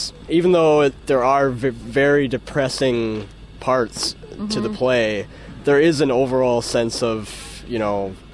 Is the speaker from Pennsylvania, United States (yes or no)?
no; Corcoran, Minnesota, United States; I'm from Corcoran, Minnesota, and I'm playing Voltamand and the player.